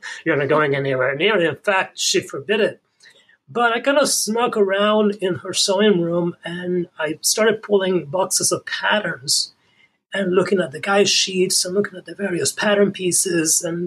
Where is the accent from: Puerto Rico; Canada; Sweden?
Puerto Rico; I grew up in Puerto Rico. I learned sewing very young.